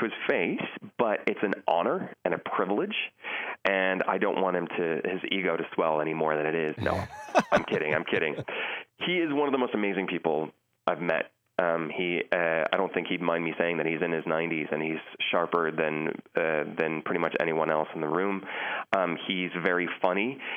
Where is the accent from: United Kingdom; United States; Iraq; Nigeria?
United States; I'm an American and because I've lived around the world.